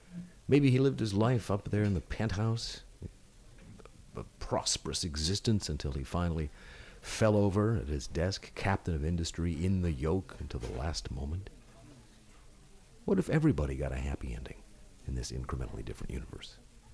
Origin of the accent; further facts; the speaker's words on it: Fargo, North Dakota, United States; when you're growing up in Fargo, the tallest building you could possibly imagine was the Fauché Tower.